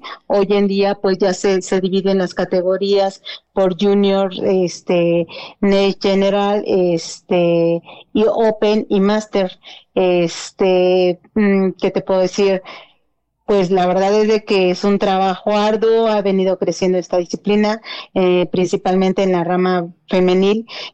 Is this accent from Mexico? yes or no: yes; Mexico; Como clásicos mexicanos, no me preguntaron